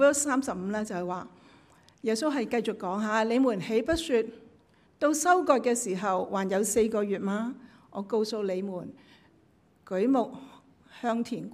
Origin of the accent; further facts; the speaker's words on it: Guangdong, China; 我虽然我广东人咧转唔掂一啲嘢